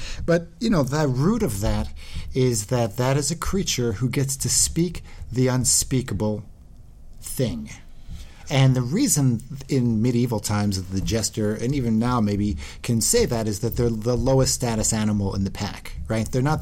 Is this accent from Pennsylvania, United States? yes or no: yes; Philadelphia, Pennsylvania, United States; I'm from Philadelphia.